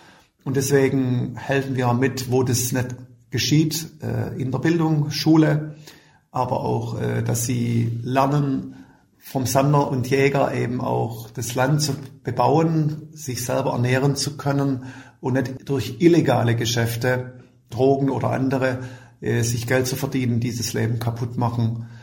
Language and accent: German; Germany; born there; also born or lived in Brazil; ich bin in Deutschland geboren, 55 Jahre und verheiratet, fast 30 Jahre.